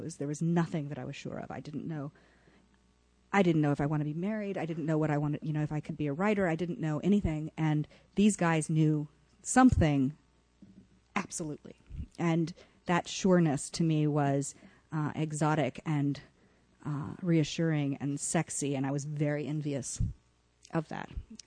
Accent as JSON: {"language": "English", "town": "Austin", "region": "Texas", "country": "United States", "tie": "born or raised there", "moved": "yes", "lives_now": "New York, United States", "said": "I moved to New York in 1995, and I grew up in Austin, Texas, in suburban, sort of a nice suburban part of Austin, and all of my meat came from supermarkets and was wrapped up in cellophane"}